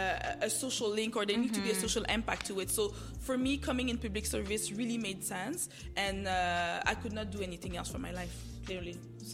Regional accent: DR Congo; Comment dire, je viens vraiment finalement d'une famille qui était pauvre. Donc moi, I come from the eastern part of the Congo.

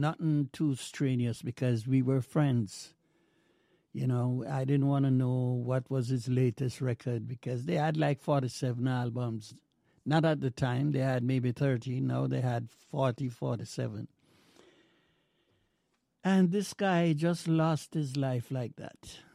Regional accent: Jamaica; I'm a Jamaican, and I love that country very much.

